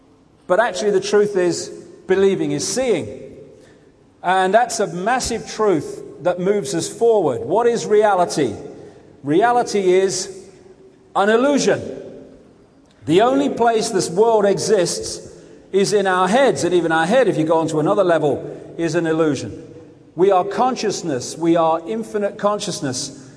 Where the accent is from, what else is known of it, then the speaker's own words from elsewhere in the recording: Leicester, East Midlands, United Kingdom; born there; I was born in Leicester in 1952.